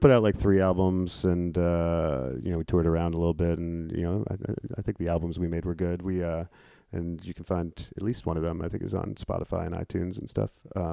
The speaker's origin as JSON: {"language": "English", "town": "Dobbs Ferry", "region": "New York", "country": "United States", "tie": "born or raised there", "also_born_or_lived": "Chicago", "said": "I grew up like suburbs of New York, mm-hmm. Westchester County, like Dobbs Ferry and okay. Irvington. So I grew up there. Then I went to Chicago and lived there for a while, and then eventually came back."}